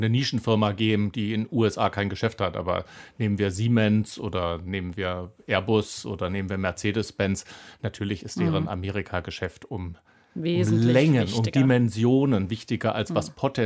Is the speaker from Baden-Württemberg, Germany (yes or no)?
yes; Baden-Württemberg, Germany; In der Kindheit bin ich im Schwarzwald aufgewachsen